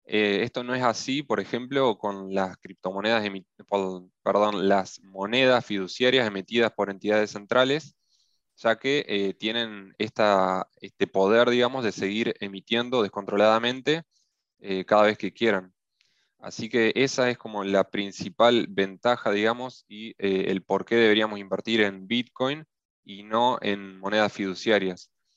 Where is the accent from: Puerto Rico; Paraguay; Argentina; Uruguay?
Argentina; y también soy argentino. Sí, en 2013 yo tenía 18, 19 años y estaba estudiando administración de empresas.